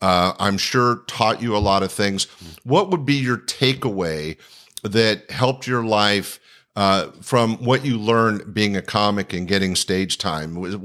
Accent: Sacramento, California, United States; It's means a lot to me to have a comedy roundtable in my hometown on my kitchen table with comics that created a career right here in Sacramento

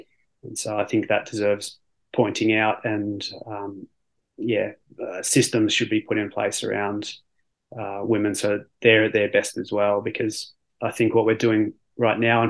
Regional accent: Canberra, Australian Capital Territory, Australia; where we were from

